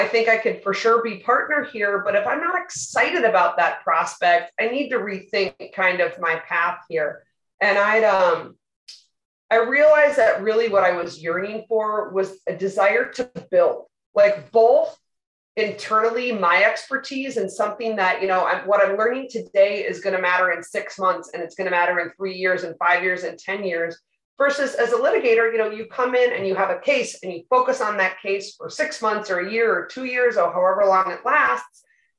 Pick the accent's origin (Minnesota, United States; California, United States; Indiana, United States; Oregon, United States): Minnesota, United States; Chaska; So, actually I grew up in Chaska, primarily Chanhassen, Chaska area. And I married the same guy that I went to my junior and senior high school prom with. And we still live in Chaska. So we're really kind of rooted in the community